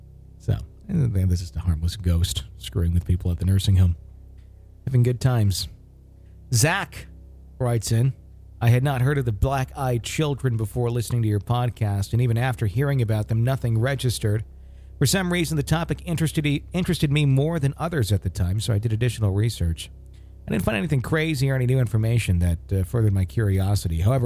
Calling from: Chilliwack, British Columbia, Canada; I'm from Chilliwack, British Columbia, Canada.

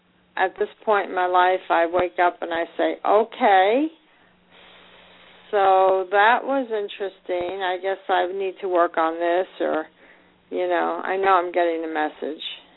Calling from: Florida, United States; I am calling from Florida.

